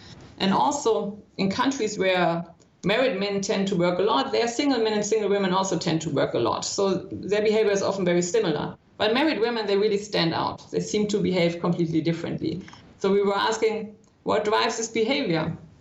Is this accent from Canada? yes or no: no; Germany; English is a second language; also born or lived in United States; I grew up in Germany. I live in Germany now, but I studied and worked for 10 years in the US.